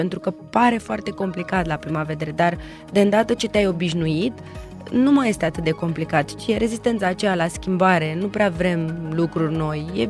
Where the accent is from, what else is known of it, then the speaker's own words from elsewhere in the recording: Romania; Ne-a arătat că putem împreună, ceea ce iar nu este neapărat ceva ce ne caracterizează pe noi ca români.